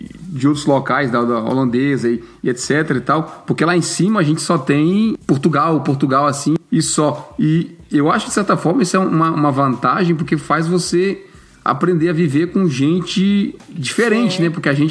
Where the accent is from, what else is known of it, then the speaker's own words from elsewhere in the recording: Northeast Region, Brazil; porque eu vim do Nordeste lá, para nossas bandas